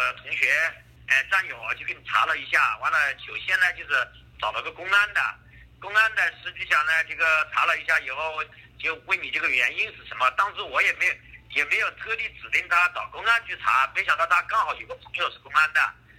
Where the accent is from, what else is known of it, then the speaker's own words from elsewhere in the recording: China; 那么我们是中国的制度，我们作为中国人还是要适应中国的制度。